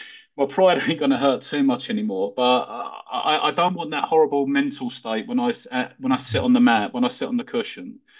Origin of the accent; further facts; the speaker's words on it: London, United Kingdom; because I'm from Southeast London and I'm Irish.